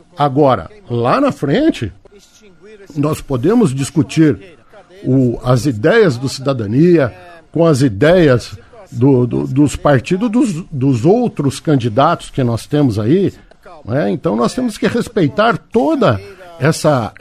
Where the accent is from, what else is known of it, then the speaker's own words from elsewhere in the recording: Cascavel, Paraná, Brazil; Sou um cidadão cascavelense, não sou nascido em Cascavel, mas vim para Cascavel com 6 anos de idade.